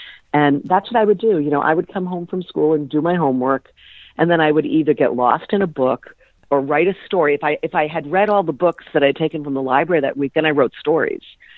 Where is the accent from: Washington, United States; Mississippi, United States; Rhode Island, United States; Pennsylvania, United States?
Rhode Island, United States; I was a blue-collar Italian-American kid growing up in a depressed mill town in Rhode Island, but I had that big dream.